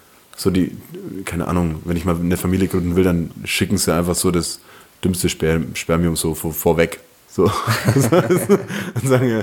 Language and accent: German; Bavaria, Germany; Also ich bin ja im Landkreis Fürth aufgewachsen so, und deshalb war für mich Fürth um die Ecke und Nürnberg die große Stadt.